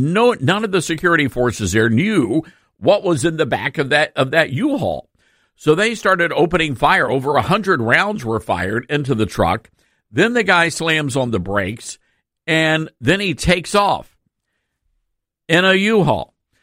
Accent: Memphis, Tennessee, United States; much like he has done for other places like Washington, D.C. and Memphis, Tennessee, my hometown.

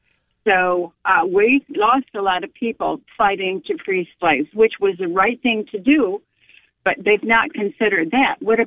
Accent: the North, United States; now in North Carolina, United States; I'm in North Carolina now, but I'm originally from the North.

